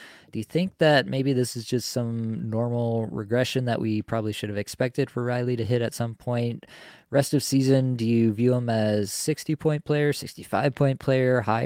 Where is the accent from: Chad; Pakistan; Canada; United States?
Canada; Toronto, Ontario; last one here, coming to my hometown, Toronto Maple Leafs.